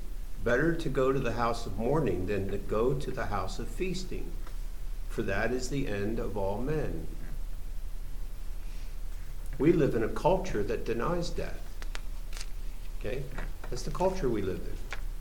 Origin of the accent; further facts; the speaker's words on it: Washington, United States; moved away as an adult; now in South Boston, United States; I was so angry with him because I came from Washington State, very nice situation.